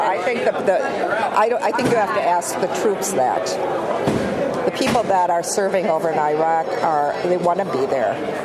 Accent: Wausau, Wisconsin, United States; I'm from Wausau, Wisconsin.

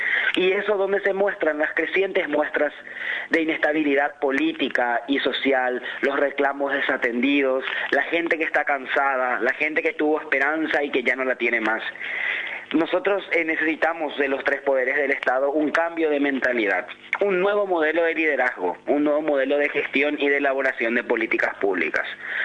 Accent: Paraguay; Miles somos los paraguayos y las paraguayas que seguimos viviendo en la exclusión

